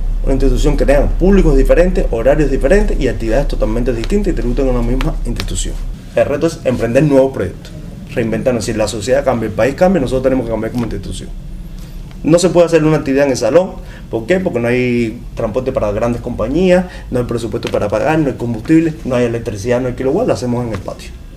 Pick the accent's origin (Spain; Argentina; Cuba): Cuba; nos cuesta como cubanos saber cómo a veces estamos como la mente soñando lo que no tenemos realmente